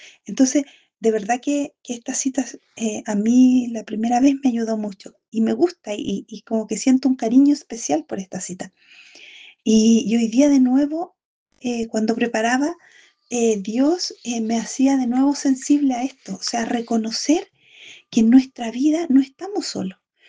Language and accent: Spanish; south, Chile; porque en mi tierra, soy de una parte del sur de Chile, y conozco a los pastores, he visto las ovejas